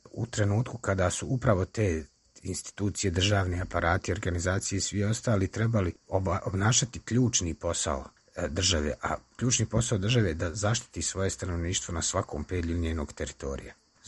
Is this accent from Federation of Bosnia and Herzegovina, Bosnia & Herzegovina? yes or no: yes; Tuzla, Federation of Bosnia and Herzegovina, Bosnia & Herzegovina; Ja sam rođen i odrastao u Tuzli i tamo sam proveo rat.